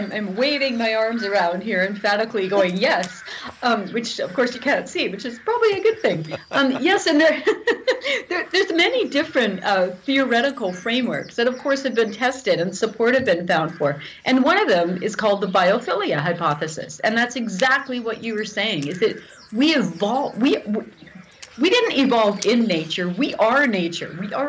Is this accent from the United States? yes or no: no; Canada